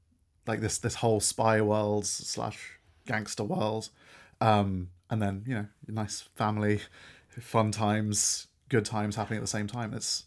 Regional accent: United Kingdom; as a Brit, as someone who grew up in the UK

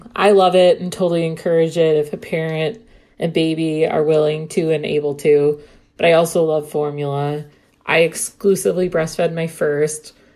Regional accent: Chicago, Illinois, United States; from Chicago.

